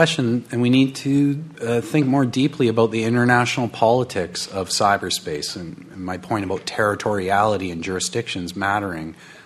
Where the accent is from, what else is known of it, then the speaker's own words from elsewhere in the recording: Canada; it concerned me as a Canadian, the only non-American on the panel